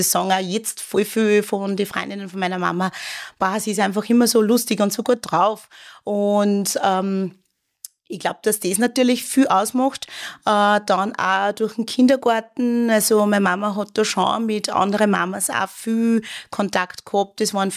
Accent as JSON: {"language": "German", "town": "Wels", "region": "Upper Austria", "country": "Austria", "tie": "born there", "said": "Also ich bin in Österreich geboren, also in Wels."}